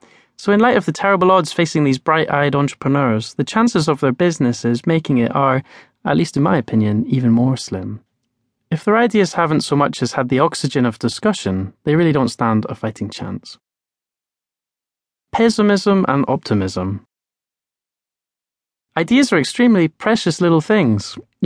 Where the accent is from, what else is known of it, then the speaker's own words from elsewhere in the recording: Edinburgh, Scotland, United Kingdom; I was fascinated by the simple businesses that I came across as a child on the outskirts of my hometown of Edinburgh.